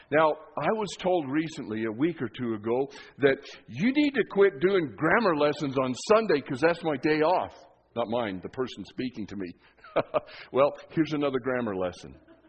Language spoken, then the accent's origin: English; Leadville, Colorado, United States; when I grew up in Leadville, there was limited sports opportunities just because of the snow. And in my family, we were skiers.